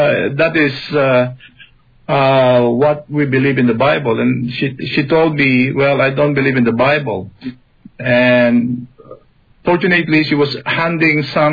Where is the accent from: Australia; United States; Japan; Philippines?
Philippines; now in Canada; I came from the Philippines because I want to have a nice life in Canada.